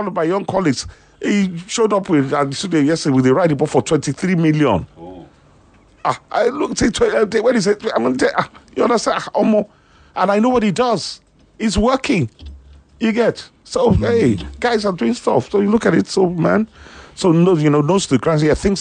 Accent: Ibaroki, Nigeria; No, we grew up in Ibaroki.

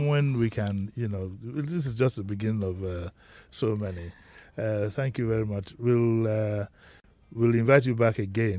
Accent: Lagos, Nigeria; because I grew up in Lagos at a time when my grandmother, I grew up at a time when Surulere was created virtually.

